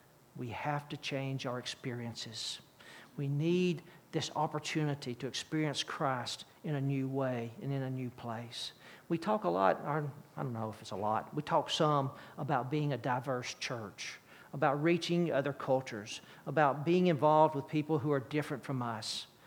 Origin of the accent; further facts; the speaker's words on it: Birmingham, Alabama, United States; I grew up in Birmingham, Alabama in the 60s. That's my history.